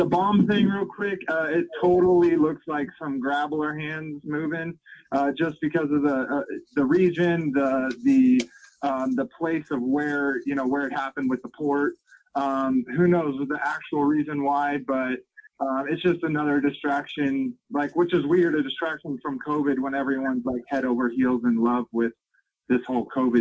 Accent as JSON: {"language": "English", "town": "Fort Worth", "region": "Texas", "country": "United States", "tie": "born or raised there", "lives_now": "Utah, United States", "said": "I'm originally from Texas, grew up in Fort Worth. So a little shout out to you, Alex. And then, we moved here to Utah."}